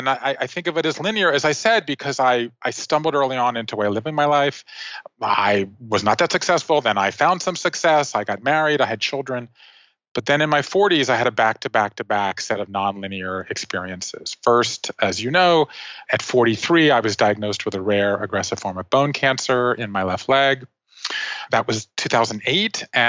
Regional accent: Savannah, Georgia, United States; I grew up in Savannah, Georgia. I went to college.

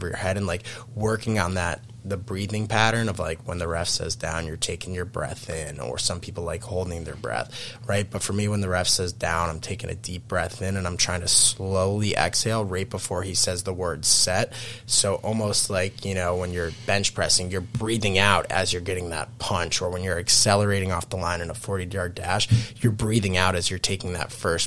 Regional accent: United States; being an American who didn't grow up playing box, unlike all these Canadian kids who've played their entire life

